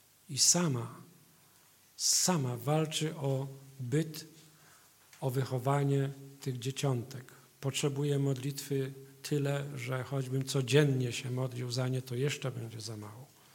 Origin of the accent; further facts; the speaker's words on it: Poznań, Greater Poland Voivodeship, Poland; ja to tak jako poznaniak mówię